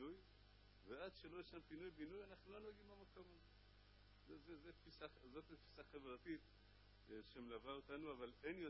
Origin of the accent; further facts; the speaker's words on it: Mishmar HaYarden, Northern District, Israel; איפה שאני גרתי, גדלתי בשמר הירדן